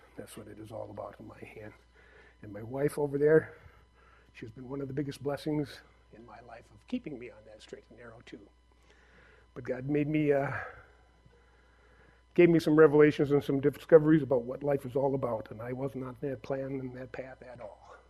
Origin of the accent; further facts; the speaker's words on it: Minneapolis, Minnesota, United States; When I was growing up, I grew up down in Minneapolis in the cities. When my family first moved to Minneapolis area, we lived in the near north side, right in the late 60s